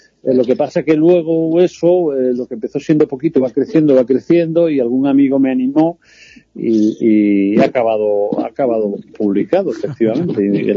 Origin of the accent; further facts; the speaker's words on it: Guareña, Extremadura, Spain; also born or lived in Málaga / Madrid / Valencia; ni de mi infancia en Guareña, ni de mi juventud en Málaga, ni de mis estudios en Madrid, ni siquiera de la estancia en Valencia. He vivido muy bien en todos los sitios.